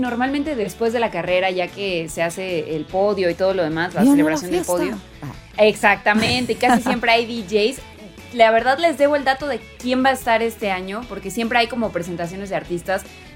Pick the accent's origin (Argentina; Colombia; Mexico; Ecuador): Mexico; Siento yo que uno como mexicano con la camiseta bien puesta no trae tanta presión